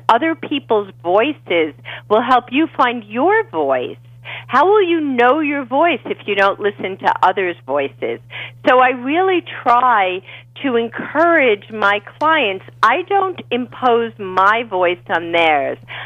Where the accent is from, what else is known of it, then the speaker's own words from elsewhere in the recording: Bronx, New York, United States; we never had the money growing up in the Bronx.